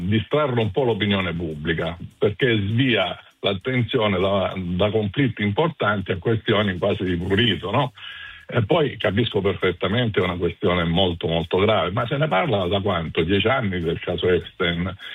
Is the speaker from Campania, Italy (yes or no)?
no; Reggio Calabria, Calabria, Italy; accent: southern Italian; dal mio accento trapela un po' la mia origine del sud Italia, esattamente Reggio Calabria.